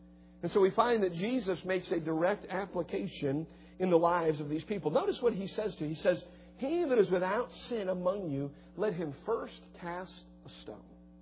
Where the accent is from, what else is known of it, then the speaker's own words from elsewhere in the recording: Cleveland, Ohio, United States; I grew up on the streets of Cleveland. I did. I grew up on West 128th Street in Cleveland, Ohio.